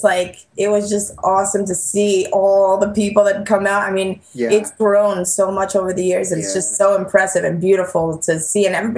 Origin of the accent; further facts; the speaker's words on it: New York, United States; I think basically, you know, just growing up in New York, it was kind of inevitable because everyone in your neighborhood, like, we all liked different music.